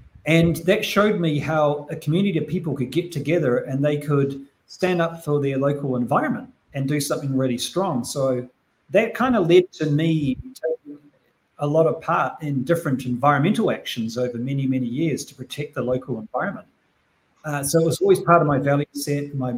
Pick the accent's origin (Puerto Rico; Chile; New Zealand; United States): New Zealand; So growing up in New Zealand and being in a small rural community when I was growing up